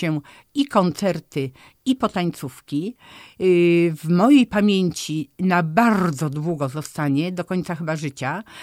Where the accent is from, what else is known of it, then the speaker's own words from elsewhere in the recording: Olsztyn, Warmian-Masurian Voivodeship, Poland; ja, stara olsztynianka z krwi i kości, zatorzanka, więc Zatorze znałam, ale dowiadywałam się wielu ciekawych rzeczy na temat miejsc z innych dzielnic Olsztyna